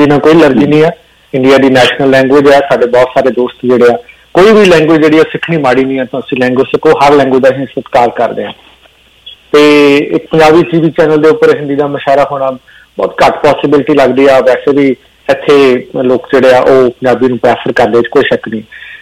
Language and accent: Punjabi; Punjab, India; ਸੋ ਅਸੀਂ ਮਾਣ ਮਹਿਸੂਸ ਕਰਦੇ ਹਾਂ ਕਿ ਅਸੀਂ ਪੰਜਾਬੀ ਹਾਂ, ਪੰਜਾਬੀ ਹੋਣ ਤੇ ਸਾਨੂੰ ਮਾਣ ਹੈ।